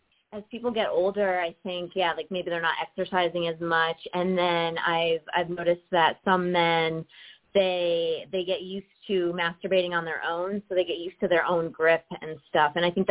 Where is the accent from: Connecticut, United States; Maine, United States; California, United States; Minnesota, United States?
Connecticut, United States; So I grew up as a Denver Broncos fan for some reason, even though I'm from Connecticut originally.